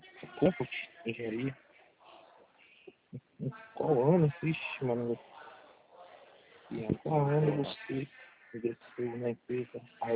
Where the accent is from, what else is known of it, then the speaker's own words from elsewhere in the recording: São Paulo, Brazil; born there; Qual cidade, São Paulo, que eu nasci?